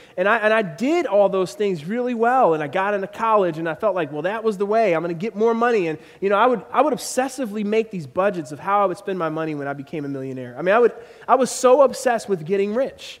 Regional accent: Philadelphia, Pennsylvania, United States; I grew up in Philadelphia, and we lived in a row house, kind of a working-class neighborhood.

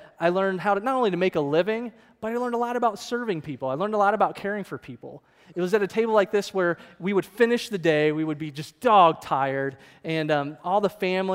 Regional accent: Kentucky, United States; born there; Well, sure. I was born in Kentucky, come on.

